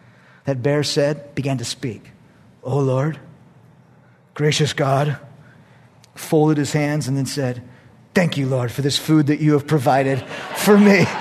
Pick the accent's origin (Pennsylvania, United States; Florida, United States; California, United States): California, United States; now in Texas, United States; When I first moved to Texas, my neighbor was an ardent libertarian. And he finds out I'm from California, so he's very nervous right off the bat.